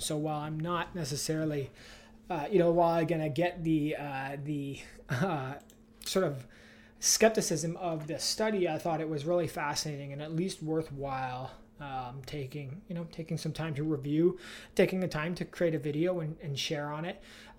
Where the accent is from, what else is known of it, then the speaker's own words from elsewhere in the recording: London, Ontario, Canada; I grew up in just outside of London, Ontario, in a country